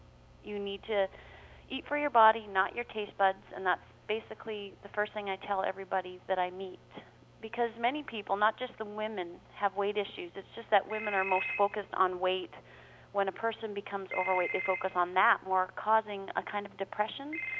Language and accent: English; Victoria, British Columbia, Canada; now in United States; Yes, from Victoria.